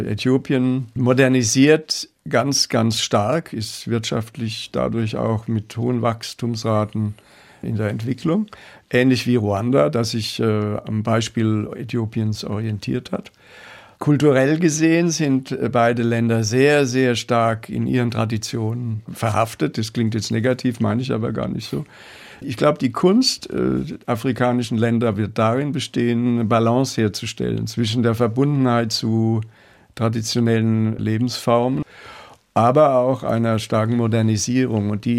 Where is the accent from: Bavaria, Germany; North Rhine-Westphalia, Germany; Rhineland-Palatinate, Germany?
Rhineland-Palatinate, Germany; Kirchheimbolanden; Ich bin in der Pfalz aufgewachsen. Neustadt geboren, Kirche am Boland, in die Schule gegangen. Im Moment lebe ich bei sehr, sehr guten Freunden, Renate und Gerd in der Südpfalz.